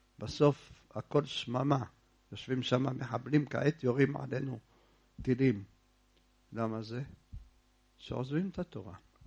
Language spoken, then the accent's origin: Hebrew; Jerusalem, Jerusalem District, Israel; אתם, אנחנו ירושלמים, מה נעשה?